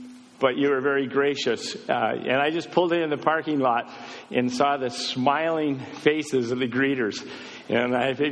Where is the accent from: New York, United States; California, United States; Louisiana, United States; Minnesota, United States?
Minnesota, United States; Duluth; so I grew up in Duluth, Minnesota, on Lake Superior, which is a great place to be from.